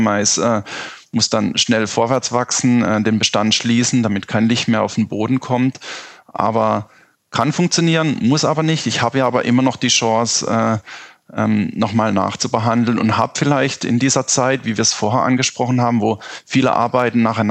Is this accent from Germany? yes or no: yes; Upper Rhine, Germany; Da, wo ich herkomme, aus der Region im Rheingraben, da war es relativ stark schon vertreten